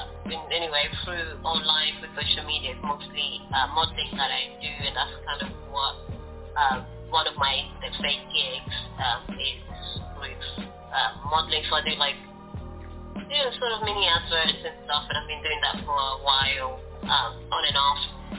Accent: Angola; There's another name in there, but you know, as being British, I'm from Angola, and we usually have four names

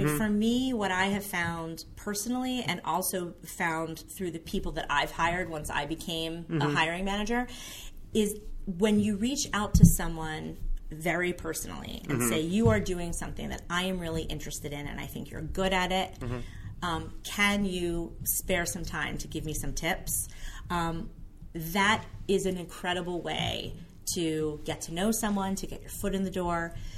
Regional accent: Philadelphia, Pennsylvania, United States; Well, I'm from Philly. And I feel like, you know, when you're from Philly, you're scrappy. I came from a neighborhood, like, I would say middle class.

